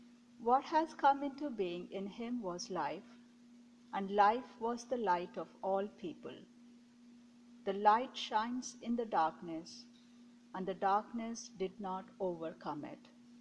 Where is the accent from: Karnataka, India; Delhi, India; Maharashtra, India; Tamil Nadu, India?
Delhi, India; now in Sault Ste. Marie, United States; I'm from Delhi, India, and a former MDiv student of Lutheran School of Theology in Chicago.